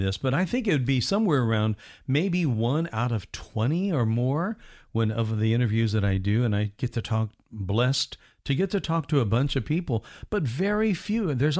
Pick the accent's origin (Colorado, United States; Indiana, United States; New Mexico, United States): Indiana, United States; See, I have great memories of being, well, not of Florida, because I was from Indiana at that point, but we watched all the Disney stuff. We watched all the Florida stuff up in Indiana